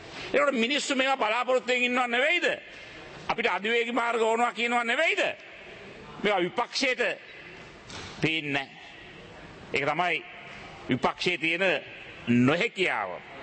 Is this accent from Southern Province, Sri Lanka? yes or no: no; Kandy, Central Province, Sri Lanka; දැන් මම දැක්කා නුවර කෙනෙක් හැටියට